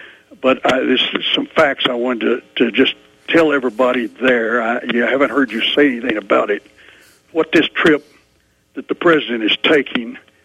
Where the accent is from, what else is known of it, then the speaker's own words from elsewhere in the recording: Corpus Christi, Texas, United States; moved away as an adult; also born or lived in Houston / Alaska; I'm born and raised in Corpus Christi and spent my life, early part of my life, all the way to 20 years old down there, and then I moved to Houston and then went to Alaska.